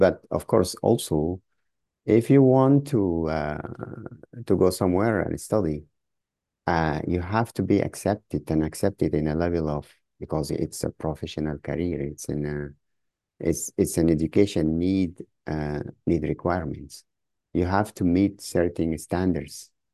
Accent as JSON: {"language": "English", "country": "Sudan", "moved": "as an adult", "said": "So I'm originally from Sudan, Middle East of Africa."}